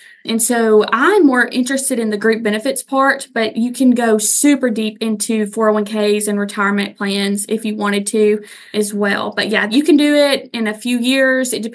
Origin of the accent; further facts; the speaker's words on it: Huntsville, Alabama, United States; I'm from the Huntsville area.